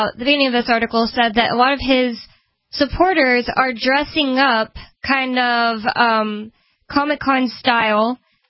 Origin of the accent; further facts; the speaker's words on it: Texas, United States; I've known many people with that name growing up in Texas, like in my high school and stuff.